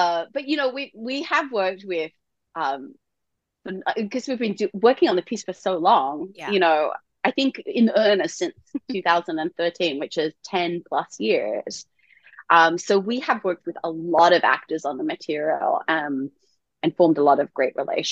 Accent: Sydney, New South Wales, Australia; growing up in Australia, in Sydney

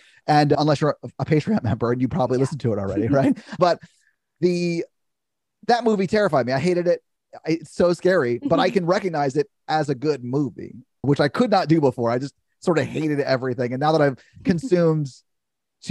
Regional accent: Nashville, Tennessee, United States; So I'm a podcaster from Nashville, Tennessee.

